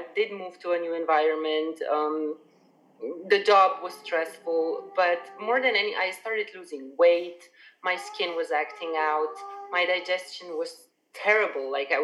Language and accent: English; Slovenia; I was born and raised in Slovenia, which is a beautiful little country in central Slovenia, where like nature is everywhere. Even the capital city is pretty much a village. So I grew up in very close proximity with nature.